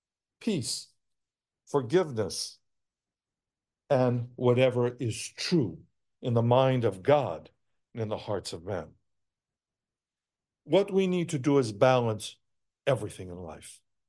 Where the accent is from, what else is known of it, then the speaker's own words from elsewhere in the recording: the South, United States; I'm from the South, and we know those hymns and those spirituals.